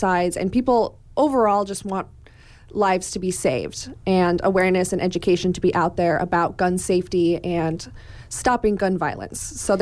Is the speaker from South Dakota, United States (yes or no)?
yes; South Dakota, United States; I grew up in South Dakota.